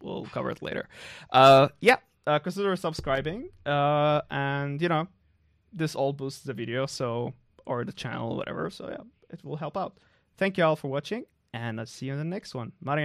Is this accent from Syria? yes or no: yes; Syria; I'm from Syria